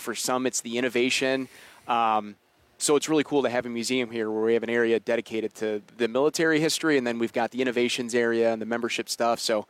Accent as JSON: {"language": "English", "town": "Kenosha", "region": "Wisconsin", "country": "United States", "tie": "born or raised there", "said": "So I grew up in Kenosha, Wisconsin. Neither of my parents were involved in aviation."}